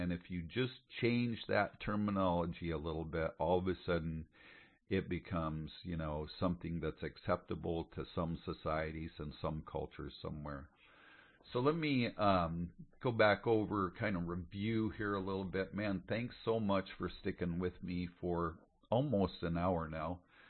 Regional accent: Oregon, United States; also born or lived in Pennsylvania / Florida / Montana / Alaska; I'm not from the South. I'm not from Texas. I was born and raised in Oregon.

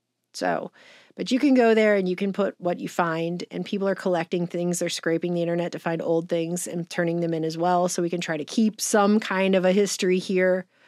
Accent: United States; As an American, I think this is disgusting and stupid.

